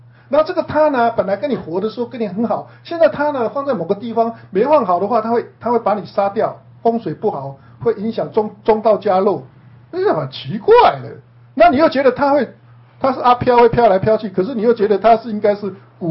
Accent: Taiwan; 像我们台湾人不是都死了都要拜那个三仙树构，对不对？

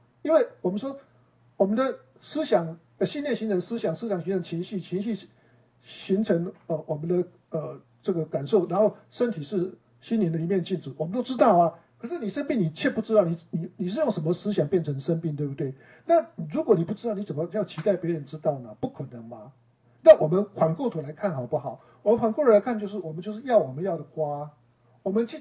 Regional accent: China

